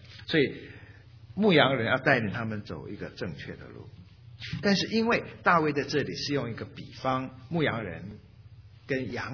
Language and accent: Chinese; China